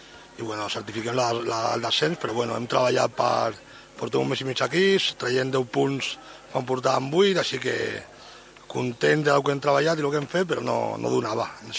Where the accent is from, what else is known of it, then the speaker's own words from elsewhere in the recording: Barcelona, Catalonia, Spain; jo sóc de Barcelona, no, m'encanta Sabadell, però no tinc una relació estreta amb ningú d'aquí